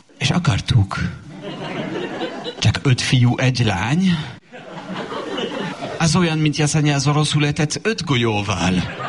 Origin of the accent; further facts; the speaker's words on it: France; Hungarian is a second language; now in Hungary; Volt egy csomó kultúrsok, amikor ide költöztem Magyarországra. Például a párok nagyon különlegesek nálatok.